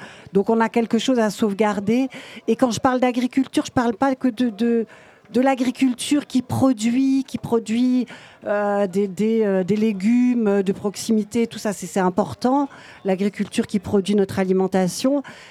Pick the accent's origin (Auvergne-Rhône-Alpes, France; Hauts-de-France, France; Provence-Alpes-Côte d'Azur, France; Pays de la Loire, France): Auvergne-Rhône-Alpes, France; La Roche-sur-le-Buis; moi, je viens de La Roche-sur-le-Buis